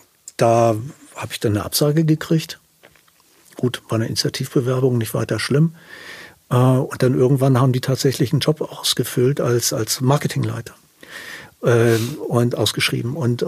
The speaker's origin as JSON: {"language": "German", "region": "Hamburg", "country": "Germany", "tie": "born or raised there"}